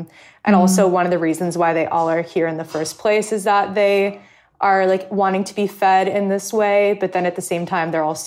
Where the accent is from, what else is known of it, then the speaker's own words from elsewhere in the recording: California, United States; I grew up in California.